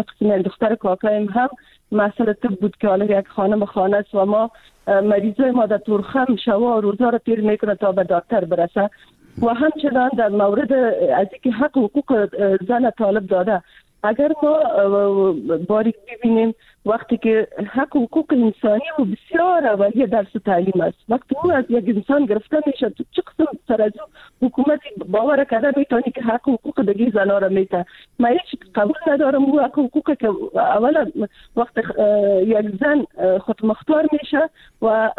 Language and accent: Persian; Afghanistan; من خودم از یک منطقه پشتون نشین افغانستان هستم.